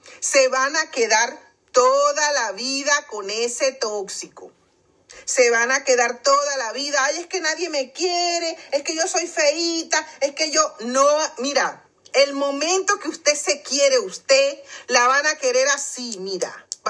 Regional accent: Venezuela; now in United Kingdom; en mi país de origen, Venezuela, las que no lo sabéis, esto, yo soy una mujer venezolana, nacionalizada española, a mucha honra, tengo dos nacionalidades, yo resido aquí en Inglaterra, yo vivo en Reino Unido, estoy casada con un hombre inglés

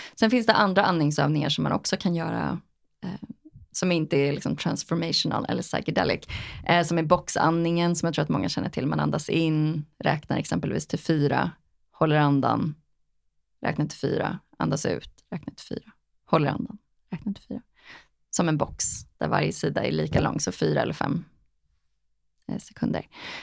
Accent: Stockholm, Stockholm County, Sweden; also born or lived in Shanghai / Los Angeles; jag kommer ju från Stockholm. Har bott i storstäder hela mitt liv. Shanghai, LA, galna städer liksom.

